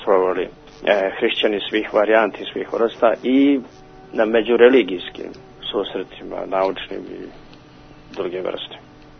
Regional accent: Šumadija and Western Serbia, Serbia; rođen i odrastao u centru Šumadije, u celom mom prostoru, u mome zavičaju, nije bilo nikoga drugoga osim pravoslavnih Srba.

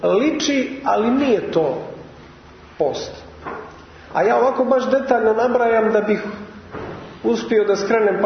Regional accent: Montenegro; kod nas u Crnoj Gori

